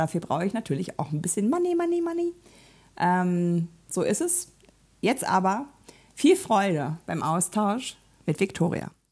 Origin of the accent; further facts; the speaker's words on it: Hamburg, Germany; was mich natürlich gefreut hat als Hamburgerin